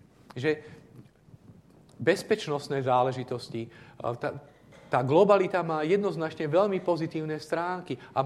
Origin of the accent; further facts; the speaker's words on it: southern Slovakia, Slovakia; ja teraz som z juhu, bývali sme 25 rokov pri Nitre, tam pod Horami.